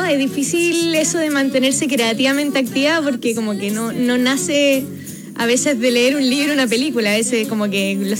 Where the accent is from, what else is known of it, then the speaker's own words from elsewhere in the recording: Chile; tengo 25 años, hago música, soy chilena